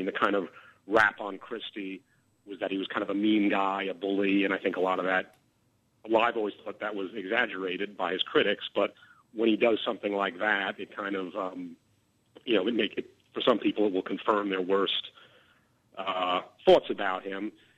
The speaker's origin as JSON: {"language": "English", "region": "Northeast", "country": "United States", "said": "And then for me, I mean, I'm from the Northeast, and I mean, it is a nightmare to get stuck on one of those bridges for an extended period of time."}